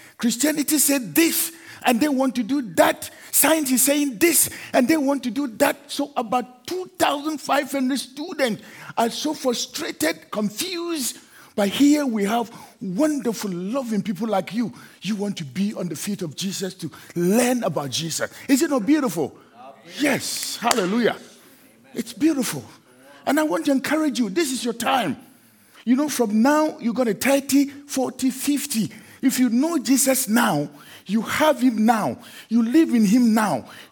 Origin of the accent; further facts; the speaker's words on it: Ghana; I come from West Africa, a country called Ghana.